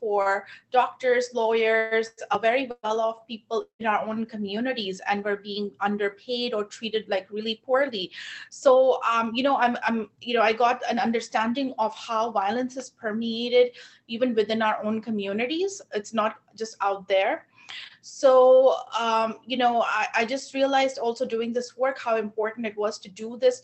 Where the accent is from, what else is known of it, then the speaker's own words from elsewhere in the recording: India; I saw the deep impact of classism and casteism in my community and folks around me growing up in India.